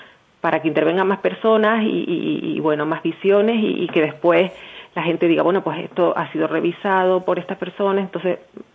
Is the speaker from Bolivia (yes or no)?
no; Spain; el español, bueno, porque somos españoles, ¿no?